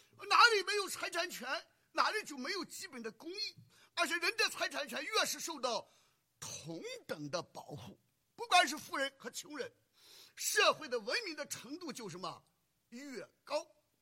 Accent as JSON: {"language": "Chinese", "region": "Shandong", "country": "China", "said": "所谓的打土豪什么 分田地，那都是我们山东人。"}